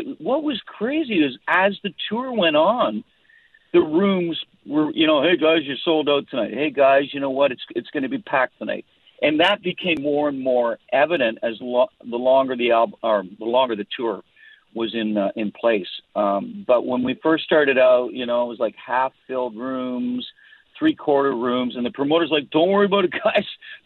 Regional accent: Canada; I'm Canadian and I recorded all my stuff up in Canada

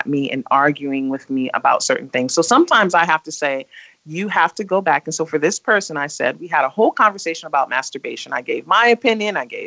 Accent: Detroit, Michigan, United States; Like I'm from Detroit and Detroit, like we talk smack and I can go there.

